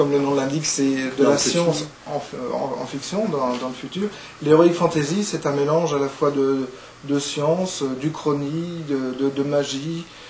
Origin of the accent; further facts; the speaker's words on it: Brittany, France; Je suis très très chauvin en tant que breton, hein.